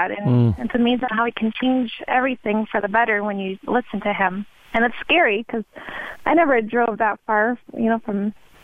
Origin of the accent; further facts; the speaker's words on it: Wisconsin, United States; moved away; also born or lived in Minnesota; Well, I'm originally from Wisconsin, and I lived in Minnesota for 23 years